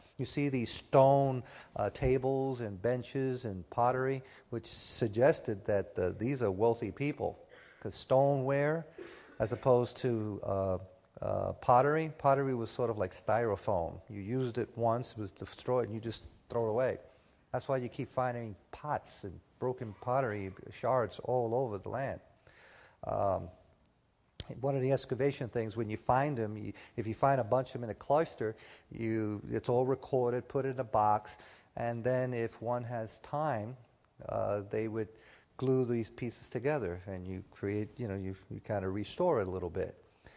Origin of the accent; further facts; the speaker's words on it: Florida, United States; Now, I'm from Florida, South Florida, where we have a lot of retirees.